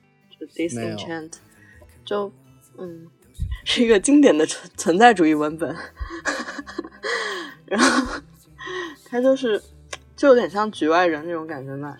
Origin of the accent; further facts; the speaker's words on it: Hubei, China; now in Beijing, China; 我首先我家是湖北的，然后我又再回到了北京一个被评为这个危险程度最高的地方